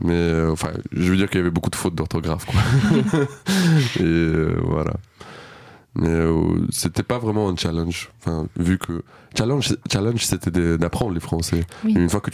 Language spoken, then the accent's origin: French; Odesa, Odesa Oblast, Ukraine; first language Russian; French is a second language; C'était ma langue dans laquelle j'ai parlé avec ma famille, puisque je viens du sud de l'Ukraine, de la ville qui s'appelle Odessa, et qui était assez importante dans la culture russe notamment, et qui était connue d'être russophone